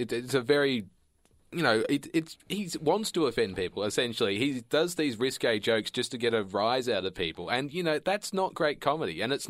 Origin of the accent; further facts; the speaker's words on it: Bendigo, Victoria, Australia; I'm from Bendigo, for those listeners who don't know